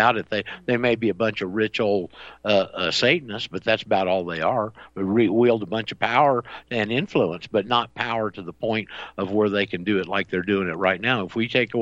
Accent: Panama City, Florida, United States; In my hometown, Panama City, was built by the WPA, actually.

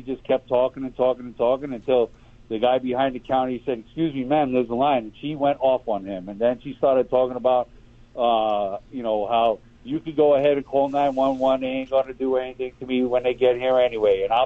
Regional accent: New York City, New York, United States; And when I was growing up in New York City, if you got caught with a gun, it was 5 years mandatory.

